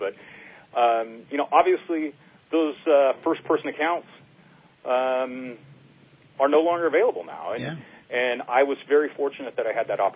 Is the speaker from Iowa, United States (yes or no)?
no; Sacramento, California, United States; I grew up in the Sacramento area.